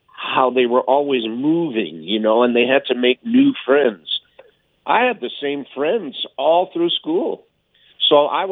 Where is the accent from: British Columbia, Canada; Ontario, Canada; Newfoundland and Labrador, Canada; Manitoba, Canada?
Manitoba, Canada; Winnipeg; I grew up in Winnipeg. I know what cold is.